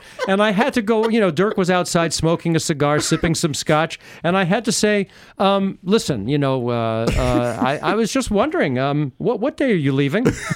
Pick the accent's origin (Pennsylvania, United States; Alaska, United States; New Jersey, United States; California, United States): New Jersey, United States; cuz I'm a Jew from Jersey, you know, and I don't do that, right?